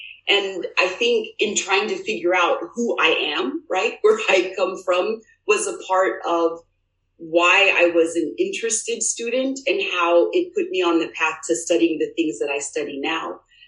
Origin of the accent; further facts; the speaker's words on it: Lompoc, California, United States; So I am actually from Santa Barbara County. People who know me through UCSB have heard me say this before, but I actually was born and raised in Lompoc, California.